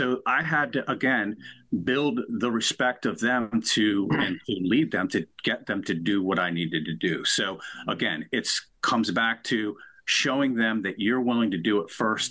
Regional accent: Honesdale, Pennsylvania, United States; I grew up in a rural little town called Honesdale, north of Scranton. I am one of four. I am second in the pecking order with two sisters and a brother.

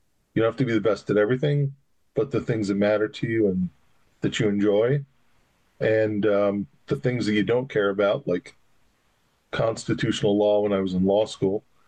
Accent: Pennsville, New Jersey, United States; Deep South Jersey, Pennsville, exit one on the turnpike, one sister.

